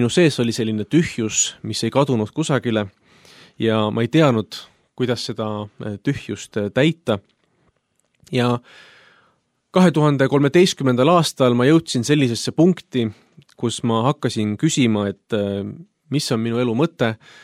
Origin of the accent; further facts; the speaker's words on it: Paide, Järva County, Estonia; also born or lived in Paistu / Pärnu; Isa läks tööle Venemaale ja emaga kolisime Paistust Paidesse ja sealt hiljem juba Pärnusse, et olen elujooksul elanud mitmes erinevas Eesti paigas.